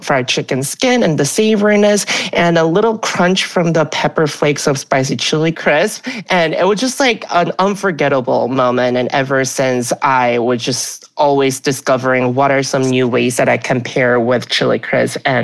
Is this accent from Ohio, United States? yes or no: no; Alabama, United States; now in New York City, United States; So I first really came to the world of chili crisp when I moved to New York City. So I grew up in Alabama, which is the state that I wasn't really exposed to a lot of like ethnic grocery stores